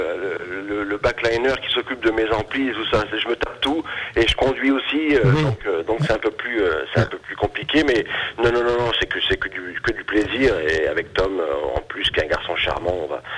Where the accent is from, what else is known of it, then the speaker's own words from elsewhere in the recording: Metz, Grand Est, France; j'ai vécu, grandi, je suis né à Metz